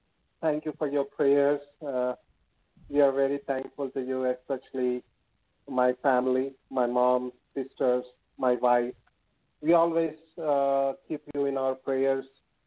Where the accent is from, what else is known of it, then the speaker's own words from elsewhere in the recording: India; English is a second language; I'm from India. My English might be not that fluent